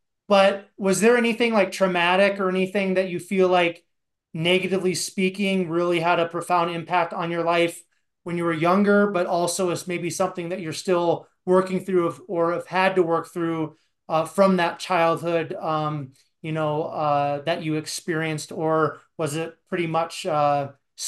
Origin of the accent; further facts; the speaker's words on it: Cherokee, Iowa, United States; I grew up in Cherokee, which is an hour from Sioux City.